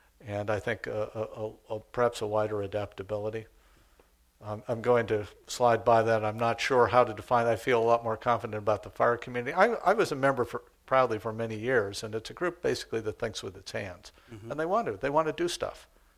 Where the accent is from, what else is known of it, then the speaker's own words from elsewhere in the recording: Arizona, United States; I'm from Arizona. We just had 1 million acres burn.